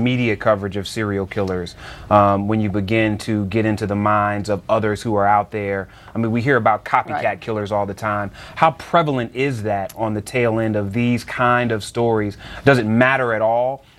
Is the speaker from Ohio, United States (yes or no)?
yes; Cleveland, Ohio, United States; I mean, I'm from Cleveland, Ohio